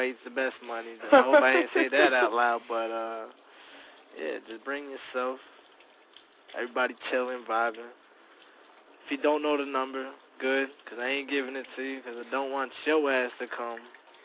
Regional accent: Brooklyn, New York, United States; I'm from Brooklyn, son. Word up, son. I'm from the boroughs, son.

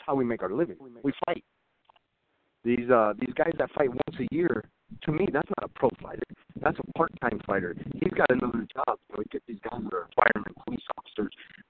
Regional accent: Arizona, United States; born or raised there

